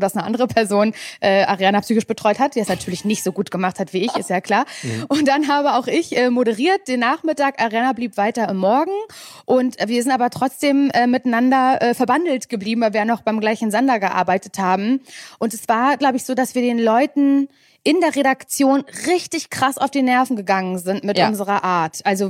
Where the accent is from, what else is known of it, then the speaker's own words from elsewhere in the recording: Mecklenburg-Vorpommern, Germany; Also ich komme ja aus Mecklenburg-Vorpommern. Also ich kannte das Herrengedeck als Herrengedeck aus MacPom mit Nähe zu Hamburg ja so ein bisschen.